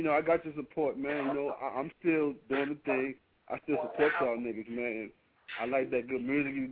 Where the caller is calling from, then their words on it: New York, United States; I'm in New York.